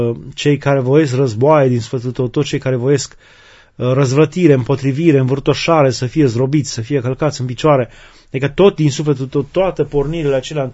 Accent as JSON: {"language": "Romanian", "region": "Hunedoara County", "country": "Romania", "tie": "born or raised there", "said": "pentru că am copilărit foarte mult în Valea Jiului, într-o zonă umbroasă, în care soarele răsărea târziu și apunea foarte repede"}